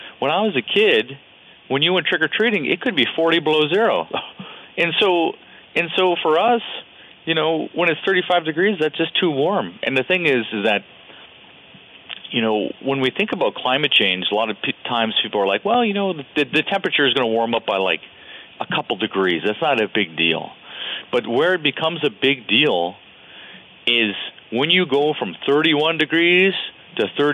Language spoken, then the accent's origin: English; Fort Yukon, Alaska, United States; and then drive my boat for a couple hours, then I get to Fort Yukon.